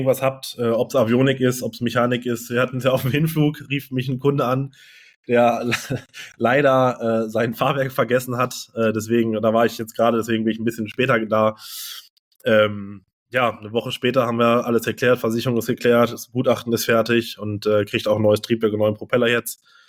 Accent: Hanover, Lower Saxony, Germany; ich komme aus Hannover oder Hannover-Ecke

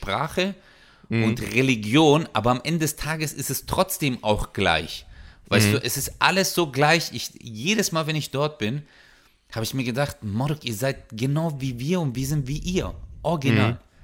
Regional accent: Samsun, Turkey; now in Germany; wir kommen ja aus Samsun, also Samsuda, kennen ja viele nicht noch, Trapazuda, Samsuda.

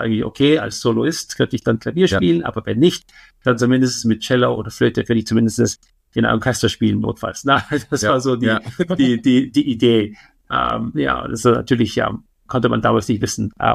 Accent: Vienna, Austria; Ich bin in Wien aufgewachsen. Meine Eltern waren beide Musiker. Haben sich da in Österreich, in Wien, in die 60er getroffen. Also ich bin ein Kind von den 70er.

